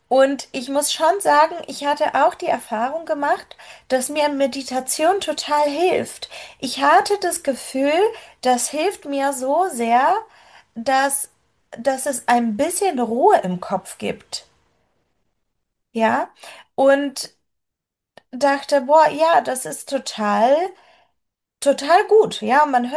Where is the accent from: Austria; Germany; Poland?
Poland; Und ich kam natürlich aus einem streng katholischen Land. Ich bin ursprünglich Polin und bei uns waren alle weiß und alle katholisch